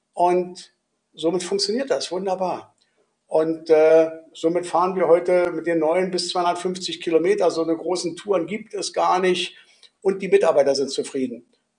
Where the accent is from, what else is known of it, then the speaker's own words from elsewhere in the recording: Berlin, Germany; als Berliner